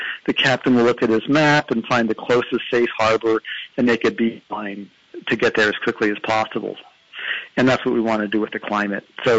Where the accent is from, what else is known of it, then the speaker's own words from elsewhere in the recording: East Coast, United States; And I grew up on the East Coast, and when I learned to drive